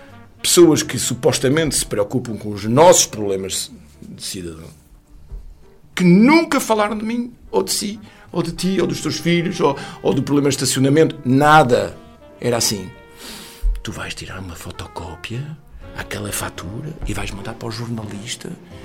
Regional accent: France; Portuguese is a second language; Nós em França, como lusodescendente, em França falávamos francês para os pais, que nos falavam em português

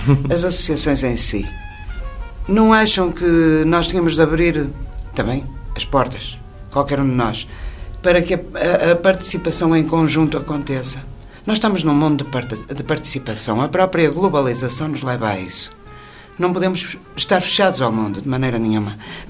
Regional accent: Viana do Castelo, Portugal; Eu, como vianense e miadelense de Gema, sinto-me muito contente

